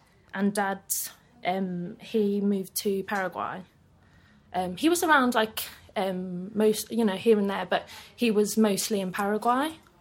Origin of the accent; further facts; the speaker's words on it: Birmingham, West Midlands, United Kingdom; Really close to there, but not in, like, Bourneville, which is, like, the Quaker village.